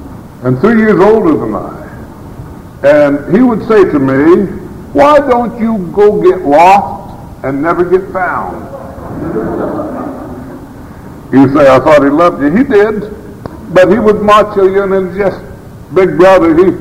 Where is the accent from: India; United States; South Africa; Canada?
United States; Idaho; Now, at the same time, I'm growing up in Idaho. My situation is totally different.